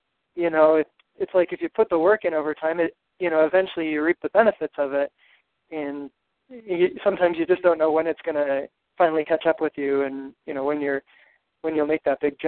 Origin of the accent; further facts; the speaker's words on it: Rochester, New York, United States; You know, I grew up in Rochester, New York, so it's not that far away from the race.